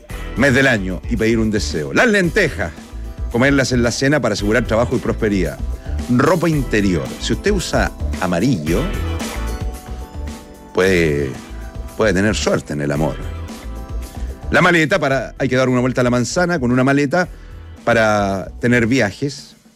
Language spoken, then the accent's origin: Spanish; Chile; Somos los chilenos cabaleros.